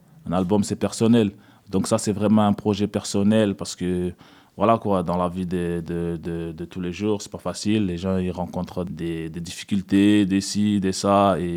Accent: Mayotte; now in France; Je viens de Mayotte, l'île au parfum. Ça fait un petit moment que je suis en France.

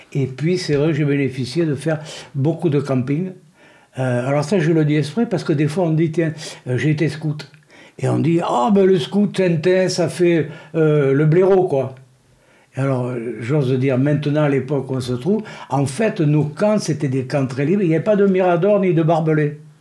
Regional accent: Tours, Centre-Val de Loire, France; born there; je suis né à Tours, je suis un tourangeau. Et je m'aperçois petit à petit que je viens du centre de la France, puisque Tours étant la région de ma mère, la Touraine, et mon père venait, lui, de Montceau-les-Mines.

